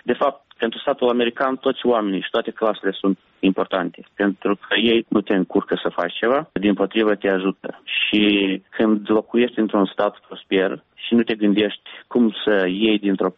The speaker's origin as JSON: {"language": "Romanian", "town": "Călărași", "region": "Călărași District", "country": "Moldova", "tie": "born or raised there", "said": "Eu sunt originar din Călăraș"}